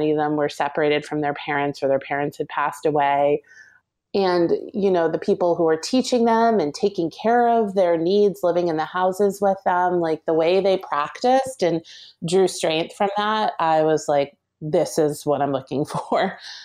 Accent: New Jersey, United States; So the sort of short version-ish is I grew up in Jersey.

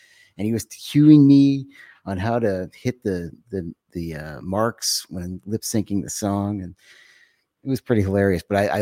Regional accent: Winnipeg, Manitoba, Canada; who's from my hometown, he's a Canadian icon.

